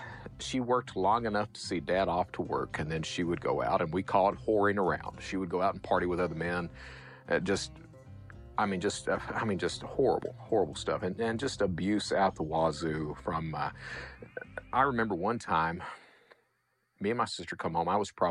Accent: Hazard, Kentucky, United States; I'm from Eastern Kentucky. Hazard is coal country.

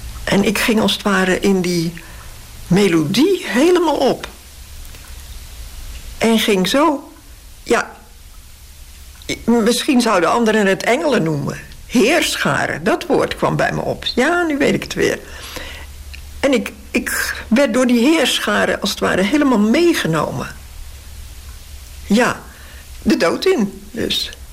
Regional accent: Rotterdam, South Holland, Netherlands; En daarom zeg ik expres dode bomen, want ik ben Rotterdamse.

